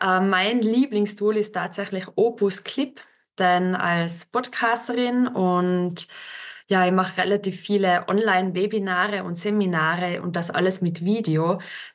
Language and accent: German; Austria; accent: Austrian; weil ihr hört ja, dass ich keine Deutsche bin, also ich habe ein bisschen einen Akzent, einen österreichischen